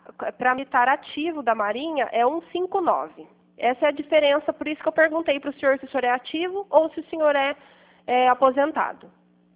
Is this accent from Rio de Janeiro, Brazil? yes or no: no; Pirassununga, São Paulo, Brazil; Eu sou de Pirassununga